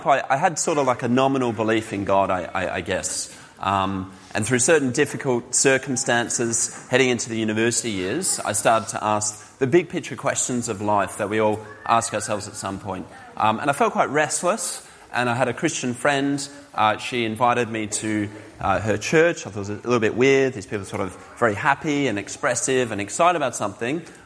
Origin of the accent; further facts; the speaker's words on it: Perth, Western Australia, Australia; now in Wales, United Kingdom; So I'm originally from Perth, Western Australia. It's quite sunny there, obviously very different climate. But my wife is from Wales originally, and all her family in South Wales. So 3 years ago, her and I moved here.